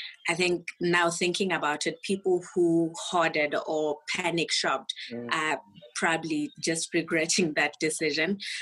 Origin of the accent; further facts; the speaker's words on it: Botswana; I'm actually not from SA. I'm from Botswana, but I do have family in SA